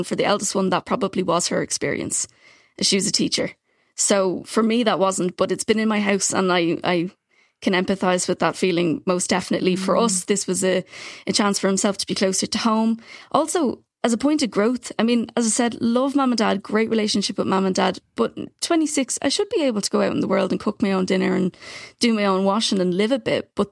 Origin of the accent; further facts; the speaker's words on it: Dublin, Leinster, Ireland; I'm from Dublin. I was living with mom and dad up until 2 months ago before I left